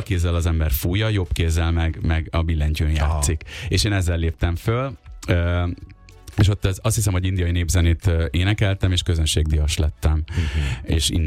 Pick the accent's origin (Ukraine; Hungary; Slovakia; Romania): Hungary; hogy magyar állampolgárságot fog anyukám kérni, és így is születtünk, hogy magyarként éltünk kint.